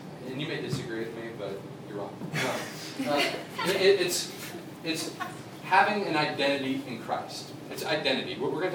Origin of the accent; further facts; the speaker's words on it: Cincinnati, Ohio, United States; now in Wisconsin, United States; and I moved to Wisconsin. I'm from Cincinnati, where baseball is everything.